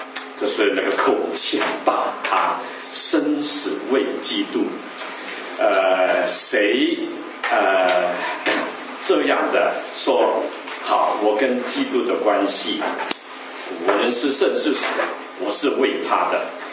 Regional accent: Hong Kong; 我是从香港来的啊，我在香港出生。

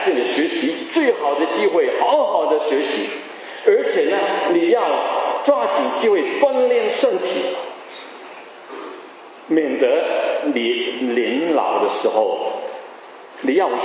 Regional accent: Hong Kong; 在60年代，我是从香港来的

